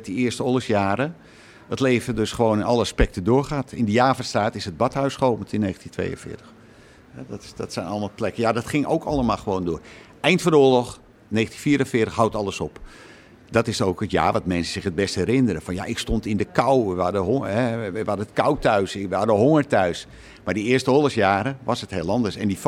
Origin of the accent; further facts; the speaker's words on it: Amsterdam, North Holland, Netherlands; We zijn ook zelf Amsterdammer. Al woon ik er niet meer, moet ik eerlijk zeggen.